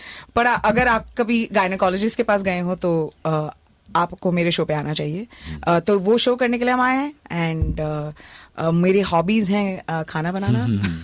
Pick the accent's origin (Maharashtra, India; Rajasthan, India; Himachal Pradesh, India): Maharashtra, India; Mumbai; मैं मुंबई इंडिया से आई हूँ, मुंबई का हिंदी मुंबई होता है।